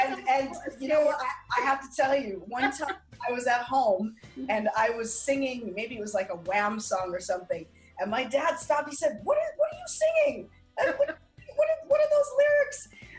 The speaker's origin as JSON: {"language": "English", "town": "Regina", "region": "Saskatchewan", "country": "Canada", "tie": "born or raised there", "said": "I grew up in Regina, Saskatchewan, in the church."}